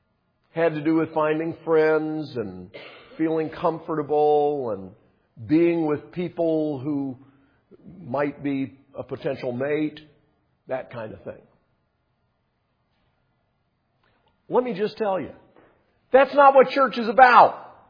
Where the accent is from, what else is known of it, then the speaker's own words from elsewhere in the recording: North Carolina, United States; I told the story before about when I was about to preach for the first time at the church where I grew up in North Carolina.